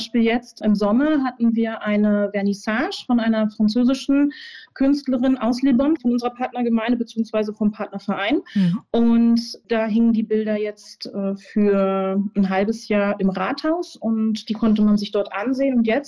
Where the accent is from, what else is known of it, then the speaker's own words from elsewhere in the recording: Premnitz, Brandenburg, Germany; Also wir sind vor 3 Jahren hier wieder ins Havelland gezogen. Ich komme hier aus Premnitz